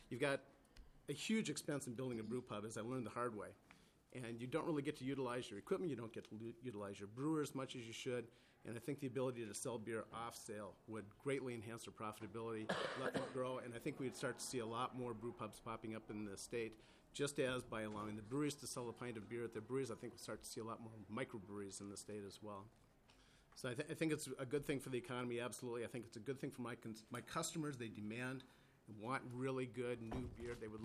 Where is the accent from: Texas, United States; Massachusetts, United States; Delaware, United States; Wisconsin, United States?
Wisconsin, United States; I grew up in Wisconsin, and I enjoyed my first cold Pabst Blue Ribbon with my father when I was probably 8 years old.